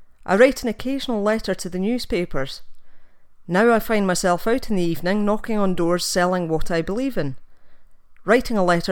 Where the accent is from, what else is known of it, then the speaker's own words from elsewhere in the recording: Scotland, United Kingdom; I know I am Scottish.